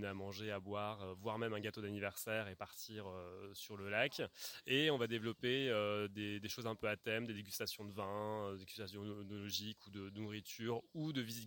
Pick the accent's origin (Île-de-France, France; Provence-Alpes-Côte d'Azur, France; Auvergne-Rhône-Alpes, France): Auvergne-Rhône-Alpes, France; Lyon; also born or lived in Franche-Comté; je suis lyonnais à la base. Après, j'habitais en Franche-Comté et en fait, mes parents habitent pas très loin d'ici, au pied du Grand Colombier. Et du coup, je me suis rapproché, donc il y a 8 ans maintenant